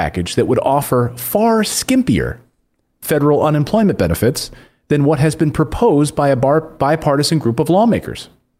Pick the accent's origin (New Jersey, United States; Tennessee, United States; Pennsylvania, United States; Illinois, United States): Pennsylvania, United States; Philadelphia; I'm from Philadelphia.